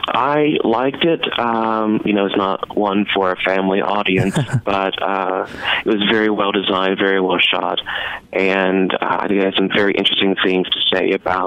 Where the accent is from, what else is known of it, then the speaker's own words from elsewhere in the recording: Pikeville, Kentucky, United States; You know, I grew up in Pikeville, and the same films that I could watch from 1952 that were shot in New York or Los Angeles, you know, it's available to everybody.